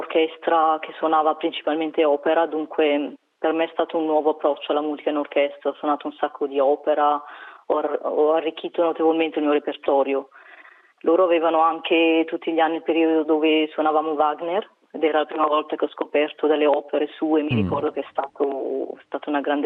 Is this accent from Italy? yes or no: no; India; anche in India, che è il mio paese d'origine